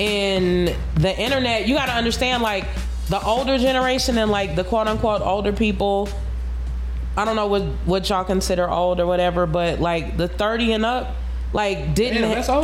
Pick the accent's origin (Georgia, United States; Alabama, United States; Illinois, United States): Georgia, United States; Atlanta; Like, okay, I'm from the West Side, right? So we had, like, the Pool Palace. We had Club Crucial, which is, like, if you've never been a Crucial or if you've never come through Crucial, then you can't say you're from Atlanta for real